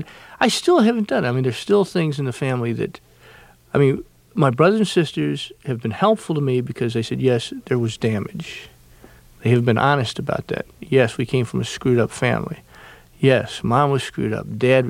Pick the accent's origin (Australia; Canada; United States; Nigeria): United States; Beaufort, South Carolina; from Beaufort, South Carolina.